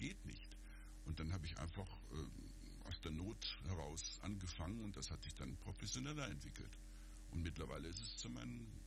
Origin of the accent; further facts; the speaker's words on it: Germany; aber ich war als typischer Deutscher stur